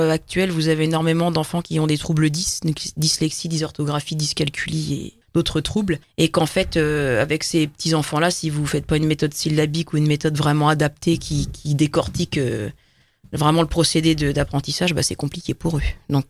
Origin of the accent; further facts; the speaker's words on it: France; quand les gens se rendent compte qu'en fait, je suis français, je pense que c'est dû à l'accent anglais qui n'est pas forcément au top.